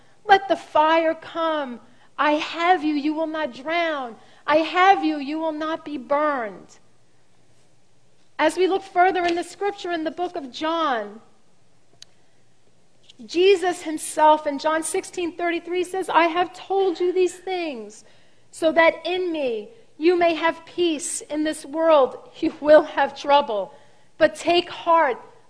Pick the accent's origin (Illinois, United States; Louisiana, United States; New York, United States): New York, United States; Brooklyn; I think about when we were kids growing up in Brooklyn, my father would take my brother Tommy out swimming in Coney Island.